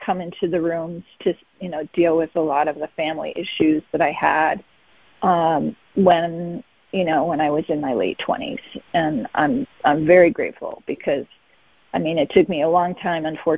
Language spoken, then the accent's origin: English; Detroit, Michigan, United States; I grew up in the Detroit area predominantly.